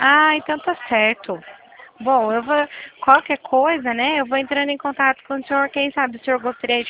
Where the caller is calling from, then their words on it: Araras, São Paulo, Brazil; E a gente tem no Brasil todo, mas eu falo aqui de Araras.